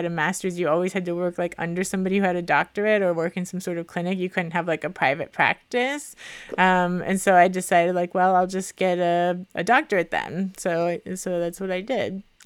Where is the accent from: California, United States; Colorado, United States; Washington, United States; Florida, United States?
Florida, United States; Miami; And everybody who I tell them I'm from Miami, they think of it like how it's advertised and it's all like beaches and fancy and celebrities and whatever.